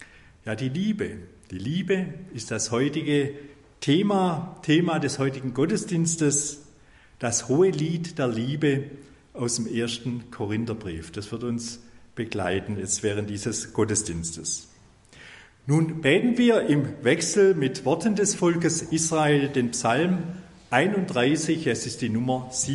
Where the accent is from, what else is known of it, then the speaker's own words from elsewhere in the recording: Hallwangen, Baden-Württemberg, Germany; ich komme aus Hallwangen